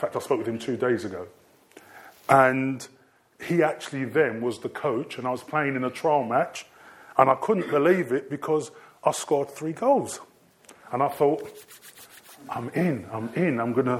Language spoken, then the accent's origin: English; London, United Kingdom; I'm a young man from, family comes from Jamaica, Jamaican parentage. And I grew up in Lewisham, southeast London, which was a fantastic place to grow up. And we lived around Lewisham, Woolwich, Thamesmead, Plumstead, Abbeywood, Brixton